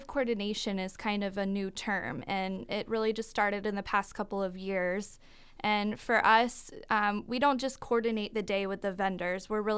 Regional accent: Florida, United States; moved away as an adult; now in Ventura, United States; Well, I'm originally from Florida. I lived there my whole life. I just recently moved to Ventura about a year and a half ago.

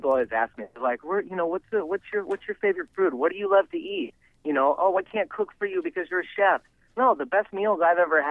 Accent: Newbury Park, California, United States; I'm actually a local guy. I was born and raised in Newbury Park, graduated from Newbury Park.

